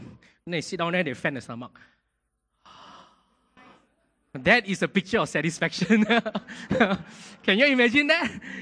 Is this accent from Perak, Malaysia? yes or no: yes; Ipoh, Perak, Malaysia; English is a second language; I come from Ipoh, right? And I stay in a place where it's Gunung Rapat, you know, it's a small little village, Chinese village.